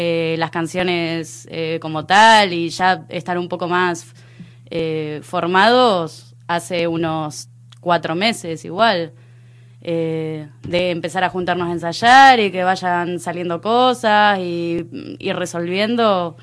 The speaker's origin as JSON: {"language": "Spanish", "town": "Rosario", "region": "Santa Fe", "country": "Argentina", "said": "yo soy de Rosario, que es una ciudad que tiene mucha influencia"}